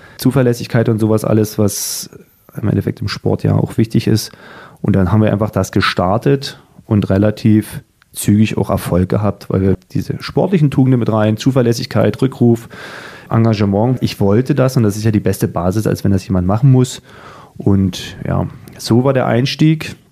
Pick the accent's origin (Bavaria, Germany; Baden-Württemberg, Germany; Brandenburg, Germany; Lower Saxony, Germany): Brandenburg, Germany; Cottbus; born there; now in Dresden, Germany; das wird wahrscheinlich immer meine Heimat bleiben, meine Neuheit, auch wenn ich in Cottbus geboren bin